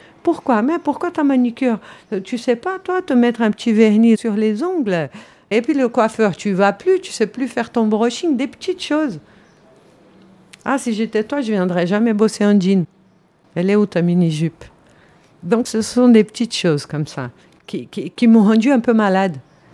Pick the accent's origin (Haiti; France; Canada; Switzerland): Switzerland; Je suis suisse, personne ne m'a obligée, je parle 6 langues, j'ai voyagé le monde